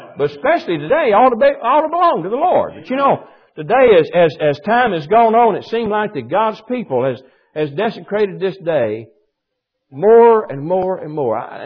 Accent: Arkansas, United States; now in Missouri, United States; Of course, I was raised in Arkansas. I don't know how it was up here in Missouri at all.

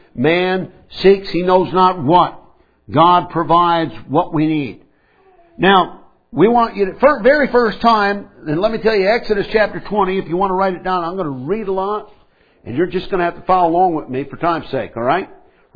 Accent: New York, United States; I'm from New York. Have you ever heard of a New York minute?

